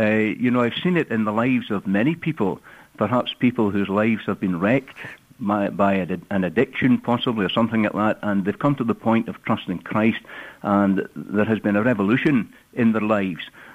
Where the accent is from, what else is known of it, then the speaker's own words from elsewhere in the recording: Scotland, United Kingdom; You mentioned that I come from Scotland. It's a beautiful place in many places